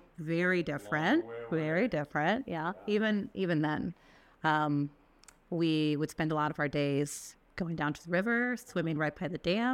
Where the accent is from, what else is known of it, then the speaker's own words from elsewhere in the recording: Woodbridge, Virginia, United States; Well, I grew up in Woodbridge, Virginia, so yeah. Northern Virginia. I'm one of nine children.